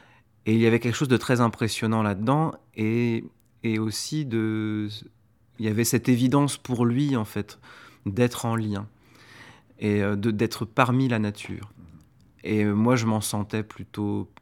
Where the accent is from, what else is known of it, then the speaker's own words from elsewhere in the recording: Inzinzac-Lochrist, Brittany, France; je viens d'une commune du Morbihan qui s'appelle Inzinzac-le-Christ. C'est la campagne, en fait. C'est une petite ville. Mes parents sont d'un milieu modeste. Mes grands-parents ont été agriculteurs.